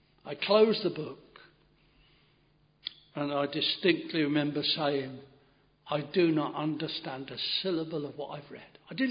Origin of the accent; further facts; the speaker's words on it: Westoning, East of England, United Kingdom; I was brought up at Westerning in Bedfordshire